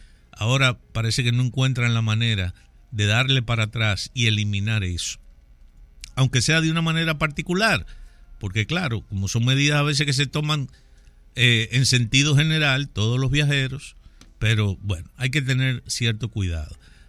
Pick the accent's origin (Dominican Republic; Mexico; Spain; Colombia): Dominican Republic; accent: Dominican Spanish; aunque hablamos un español muy dominicanizado, muy tropicalizado, pero bueno, es español a fin de cuentas.